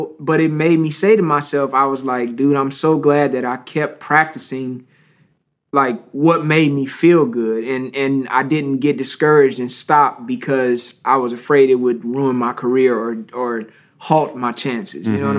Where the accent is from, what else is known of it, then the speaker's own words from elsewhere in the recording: Flint, Michigan, United States; now in Los Angeles, United States; like, where I come from, we say cuz in blood, but we're not gangsters. There are gangsters in Flint, but we just be like, what's cracking, cuz?